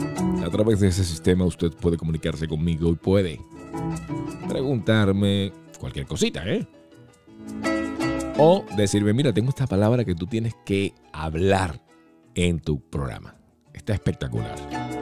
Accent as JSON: {"language": "Spanish", "country": "Venezuela", "moved": "yes", "said": "porque somos muy poquitos los que salimos de Venezuela, por la sencilla razón que en Venezuela la gente no le gusta salir. Entonces, por aquí estamos muy poquitos."}